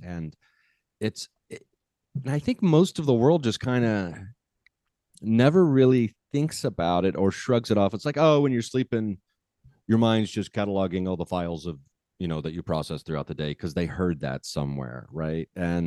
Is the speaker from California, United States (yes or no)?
no; Dayton, Ohio, United States; And I've been in my hometown area for a little while now. And there's a few people, obviously, I've grown up with that I've talked to on the program, but I'm really excited to dig into some worldly, yet also very specifically, like Dayton, Ohio, conversations